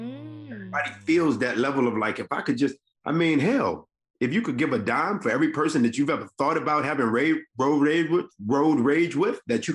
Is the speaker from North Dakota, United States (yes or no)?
no; Decatur, Georgia, United States; I mean, I grew up in the deck. I grew up in Decatur, so I don't know if them niggas would come that way.